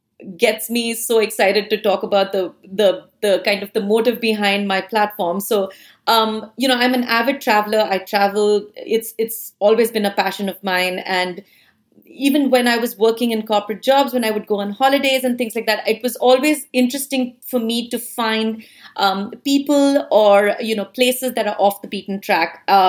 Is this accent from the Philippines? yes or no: no; Mumbai, Maharashtra, India; moved away as an adult; now in United States; I'm born and brought up in Mumbai, India, and I came to the U.S., in about 2007